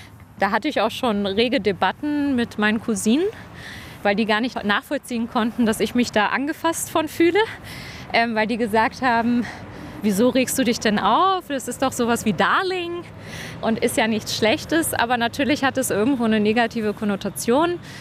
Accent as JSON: {"language": "German", "town": "Göttingen", "region": "Lower Saxony", "country": "Germany", "tie": "born or raised there", "said": "weil ich bin in Göttingen aufgewachsen, da gab es sowas nicht."}